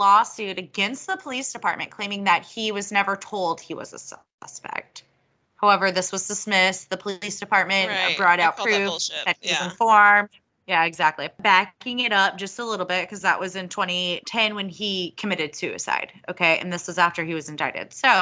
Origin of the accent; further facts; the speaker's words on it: Texas, United States; Fair enough. I am from Texas and I get very confused because it takes you days and days to drive across this fucking state.